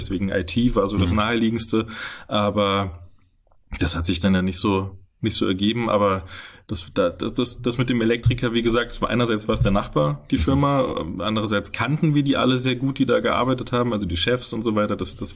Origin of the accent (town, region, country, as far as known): Moosburg an der Isar, Bavaria, Germany; born or raised there; now in Fulda, Germany